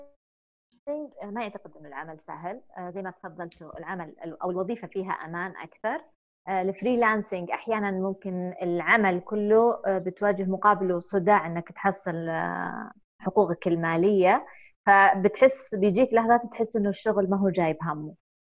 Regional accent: Saudi Arabia; الميزة التنافسية إن إحنا سعوديين

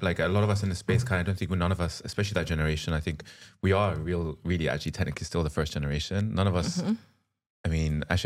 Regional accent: London, United Kingdom; I was born and raised in London.

